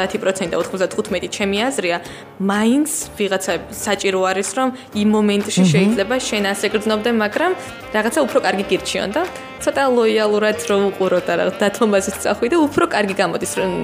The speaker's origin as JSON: {"language": "Georgian", "region": "Guria", "country": "Georgia", "said": "ამიტომ არის რომ რაღაც გურული ვარ და გურული სიჩქარეც წელს ესე"}